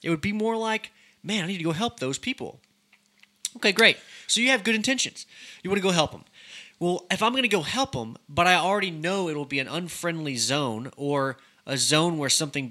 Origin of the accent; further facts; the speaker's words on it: Lindale, Texas, United States; You know, I grew up in Lindale. Lindale's a tiny little town, like 12,000 people.